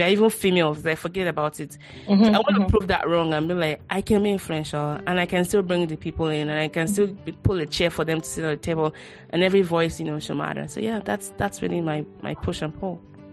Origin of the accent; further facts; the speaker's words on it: Nigeria; Growing up in Nigeria, one thing I learned quickly was the importance of power.